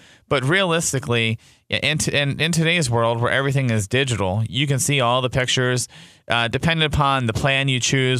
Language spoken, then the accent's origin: English; Baltimore, Maryland, United States; I know when I was a kid, I grew up in Baltimore